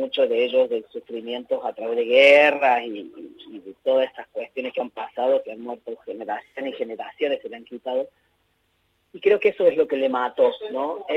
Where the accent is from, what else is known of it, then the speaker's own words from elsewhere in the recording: Córdoba, Argentina; y yo como cordobés